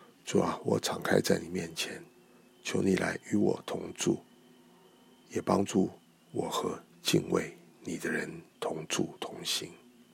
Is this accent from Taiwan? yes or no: no; China; 其实我们中国人也说，近朱者赤，近墨者黑。